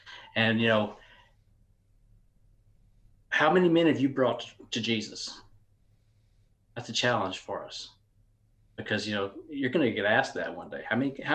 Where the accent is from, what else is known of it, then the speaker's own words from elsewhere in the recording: Vinton, Louisiana, United States; And I went to McNeese State in Lake Charles, which is not far from my hometown of Vinton